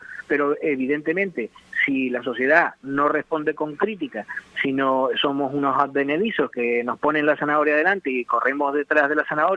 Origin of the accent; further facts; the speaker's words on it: Breña Alta, Canary Islands, Spain; yo recuerdo en el barrio de la Concepción, de donde soy natural, ahí en La Palma, en Breña Alta